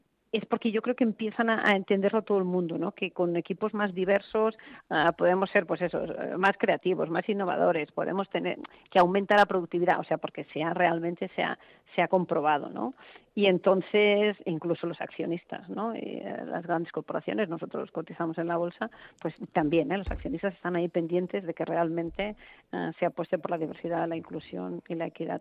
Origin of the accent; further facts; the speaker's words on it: Barcelona, Catalonia, Spain; no sé si me ha notado que soy de aquí de Barcelona